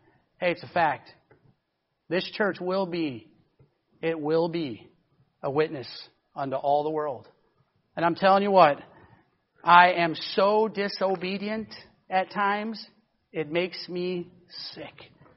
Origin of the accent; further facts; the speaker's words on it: Wisconsin, United States; I'm from Wisconsin. I got blood. I don't got blood. I got milk.